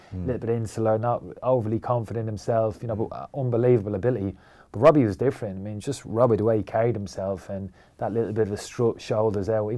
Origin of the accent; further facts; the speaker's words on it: Dublin, Leinster, Ireland; We never were growing up in Dublin.